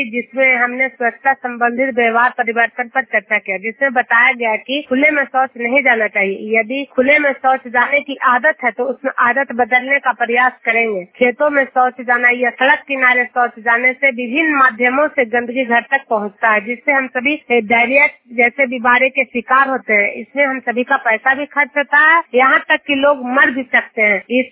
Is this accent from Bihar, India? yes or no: yes; Juniyar, Bihar, India; मैं नालंदा जिला हिंसा प्रखंड जुनियार गांव के निवासी हूँ